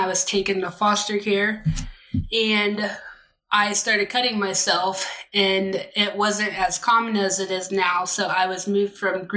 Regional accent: Florida, United States; Well, I grew up in Central Florida, and I have two older brothers

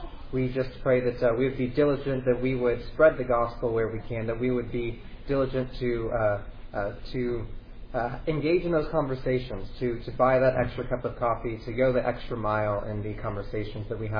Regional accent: Houston, Texas, United States; he actually went to the church that I grew up in Houston, Harvest Bible Church in Cyprus

